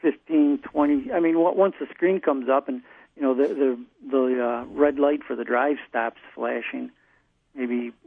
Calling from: Rochester, United States; Oh, Rochester, actually.

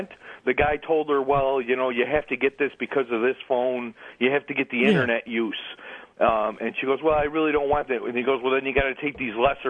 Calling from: New York, United States; Hi, guys. I'm in Rendaquite.

